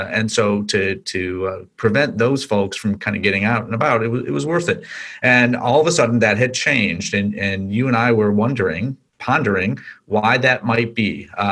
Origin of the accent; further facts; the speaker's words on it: United States; Listen, I'm from the United States, so I don't really speak English.